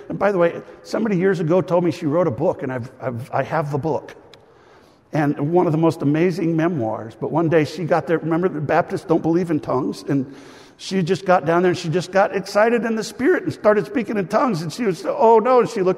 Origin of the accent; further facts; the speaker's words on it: Washington, United States; No, I don't ever get an amen on the husky thing, but I grew up in Washington, so.